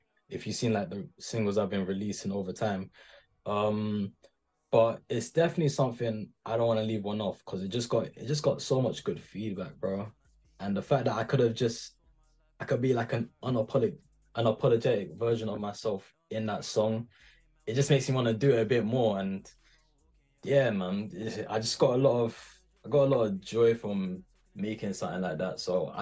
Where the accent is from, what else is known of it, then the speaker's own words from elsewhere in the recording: Ghana; let me just talk about being Ghanaian and being black, innit?